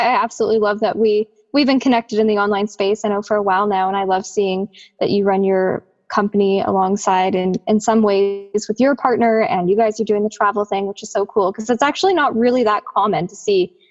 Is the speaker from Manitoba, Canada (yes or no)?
no; Calgary, Alberta, Canada; originally I'm from Calgary. That's where I was born and raised, as well as my partner, Spence.